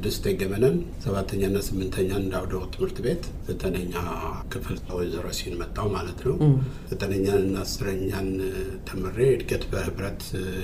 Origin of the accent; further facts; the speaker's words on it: Dessie, Amhara, Ethiopia; ደሴ ነው ተወልጄ ያደግኩት።